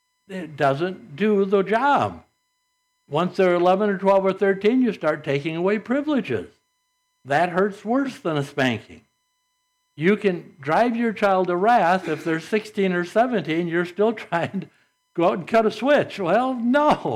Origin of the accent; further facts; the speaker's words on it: Saginaw, Michigan, United States; Well, we grew up in Saginaw.